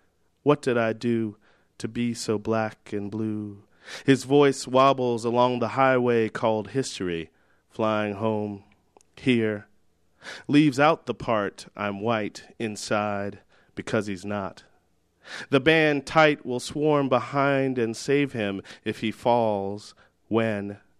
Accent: Topeka, Kansas, United States; I grew up in Topeka, Kansas. Which is sort of both rural and I don't know if I'd call it urban, but it certainly was a great sort of big town full of small town people.

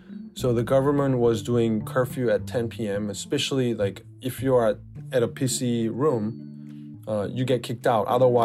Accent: South Korea; English is a second language; I'm from South Korea. I'm 33 years old now.

